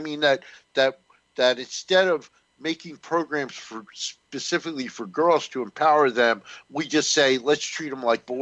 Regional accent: New Jersey, United States; I grew up in North New Jersey as a kid.

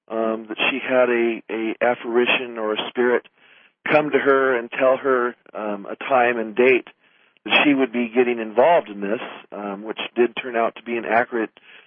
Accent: Lake City, Washington, United States; born there; I was born in Lake City, Washington, next to Seattle there, and was raised by my grandparents for the first 6 years of my life.

